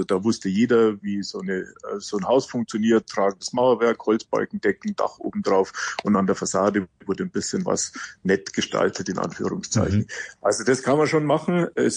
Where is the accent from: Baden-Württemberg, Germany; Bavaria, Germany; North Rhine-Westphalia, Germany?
Bavaria, Germany; Munich; Ich bin ja aus München